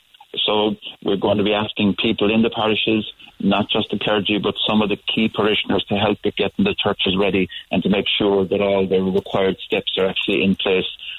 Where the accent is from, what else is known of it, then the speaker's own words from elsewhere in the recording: Ireland; And we are brilliant as Irish people at supporting one another at times like this